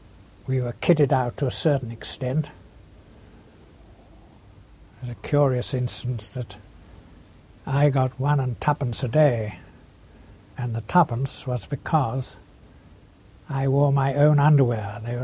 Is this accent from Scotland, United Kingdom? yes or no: no; Birkenhead, North West England, United Kingdom; also born or lived in Blundell Sands; I was born in Blundell Sands, that's close to Liverpool. And after 5 years, we moved across the water, as they say in those parts, to Birkenhead. So I was mostly brought up in Birkenhead.